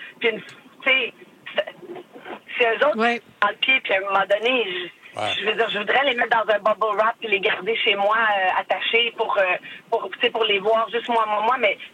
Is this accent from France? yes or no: no; Montreal, Quebec, Canada; J'ai grandi à Montréal-Nord.